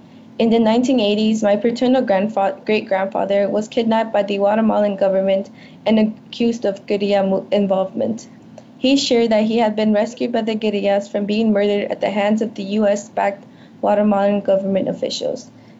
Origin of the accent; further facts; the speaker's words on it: Chicago, Illinois, United States; I use they, them pronouns, and I'm from the South Side of Chicago.